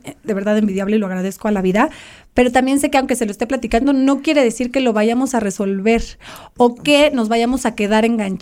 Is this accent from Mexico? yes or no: yes; Mexico; Si nos unimos como mexicanos